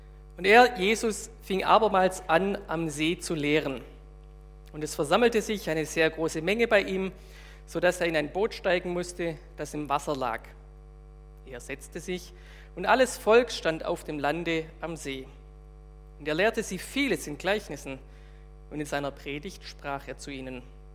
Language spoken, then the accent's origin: German; Baden-Württemberg, Germany; wo ich herkomme, auf der Schwäbischen Alb, heißt viel Steine gab es und wenig Brot.